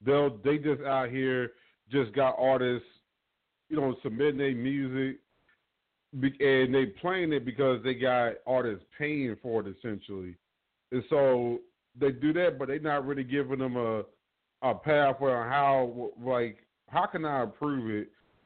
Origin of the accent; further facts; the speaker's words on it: Fort Worth, Texas, United States; oh, man, you from Dallas? No, I'm from Fort Worth.